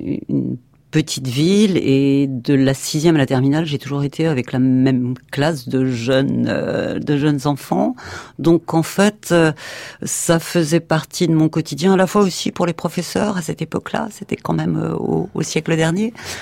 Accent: Bourgogne-Franche-Comté, France; born there; also born or lived in Le Creusot; Bon, je suis née en Bourgogne, j'ai fait mes études au Creusot

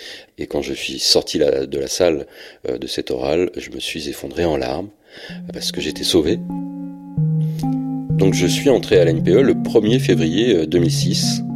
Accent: Pays de la Loire, France; now in Rennes, France; j'ai 43 ans, j'habite à Rennes, dans un quartier populaire de Rennes. Alors je suis né à Cholet, et j'ai grandi dans une petite commune de Vendée.

